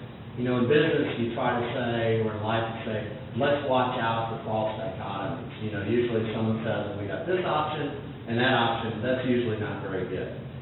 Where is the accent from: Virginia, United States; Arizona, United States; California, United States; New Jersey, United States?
Arizona, United States; I've dealt with Mormons a lot over the years, growing up in Arizona, etc.